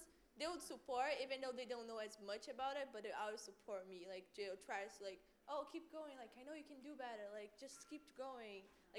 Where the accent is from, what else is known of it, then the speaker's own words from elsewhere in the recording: Brazil; So for me, I'm from Brazil. So in Brazil, it's really hard to see young advocates.